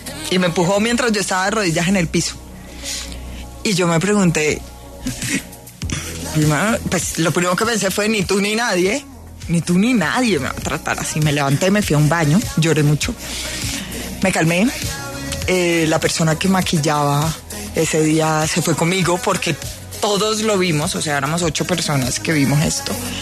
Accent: Colombia; ella nos acercó a nosotros como colombianos a la moda del mundo

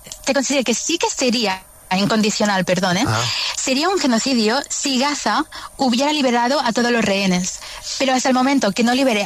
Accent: Spain; a escoger a la gente de España, porque es mi país, es nuestro país. Y deberíamos tener la prioridad como españoles.

